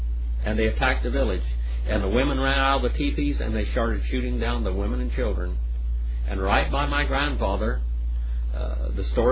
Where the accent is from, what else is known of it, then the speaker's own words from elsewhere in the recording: United States; Now, I'm American Indian. And for about 400 years, our people were extremely persecuted in this land.